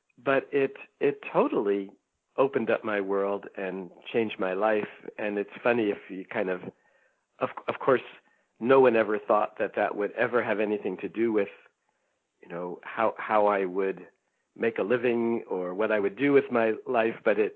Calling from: Mill Valley, California, United States; I am in rainy Mill Valley, California, just north of San Francisco.

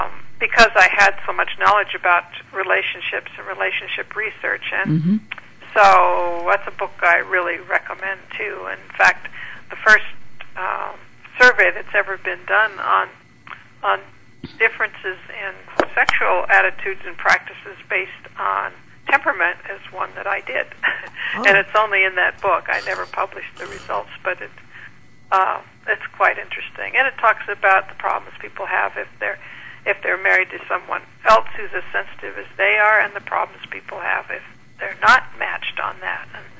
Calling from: New York, United States; I'm calling from Manhattan. If I crank my head a little bit, I can see the Empire State Building.

